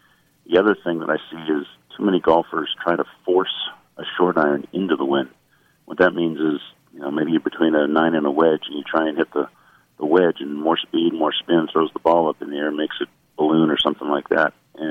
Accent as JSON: {"language": "English", "region": "Washington", "country": "United States", "tie": "born or raised there", "said": "I grew up in Washington State."}